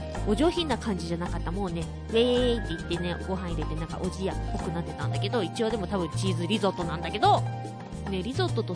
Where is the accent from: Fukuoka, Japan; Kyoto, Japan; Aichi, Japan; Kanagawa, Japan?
Fukuoka, Japan; やっぱりね、博多っ子なのでもつ鍋好きです